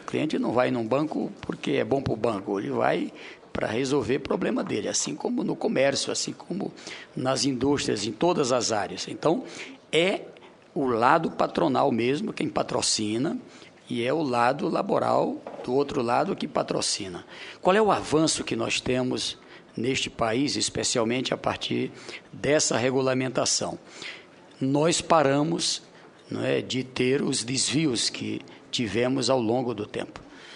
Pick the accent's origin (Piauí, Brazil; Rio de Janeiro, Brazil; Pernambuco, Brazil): Piauí, Brazil; Sou do estado do Piauí